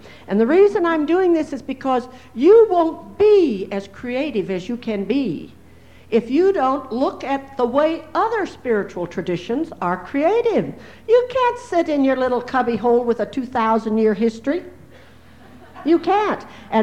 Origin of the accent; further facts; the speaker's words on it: United States; now I come from the Seneca, and one of our main creation stories is that the name of this country, the United States of America